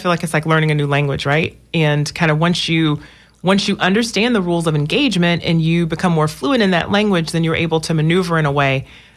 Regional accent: Florida, United States; I have always considered Florida a part of the South, and growing up in Polk County, I certainly understood that there were lynchings

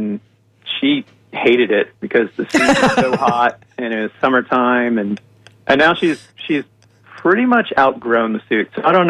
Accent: Florida, United States; Born and raised in Florida, so the mom and pop tourist industry and the old signage, all that stuff, it's near and dear to me.

